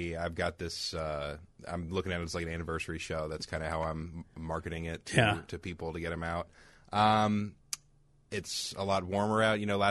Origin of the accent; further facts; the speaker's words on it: Virginia, United States; I'm from Virginia. Like, what do I know about cold?